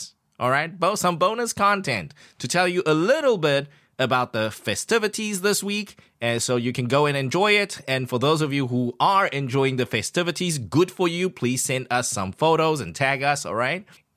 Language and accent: English; Taiwan; So I explained to my friends, I'm from Taiwan